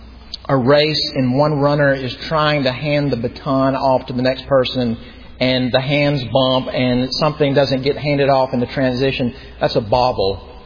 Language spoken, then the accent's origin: English; Mississippi, United States; Because I'm from Mississippi, and I know what it is for somebody to step in and, like, tell you what you're wrong about